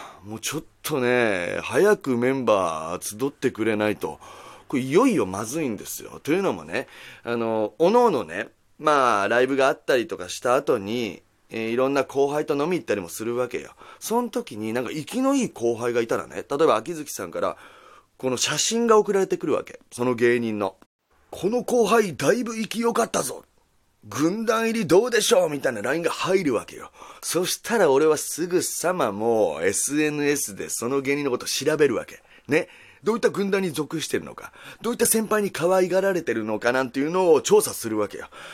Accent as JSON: {"language": "Japanese", "region": "Kyushu", "country": "Japan", "said": "結構俺の中では武骨な、まあなんで、九州男児なんですよ。"}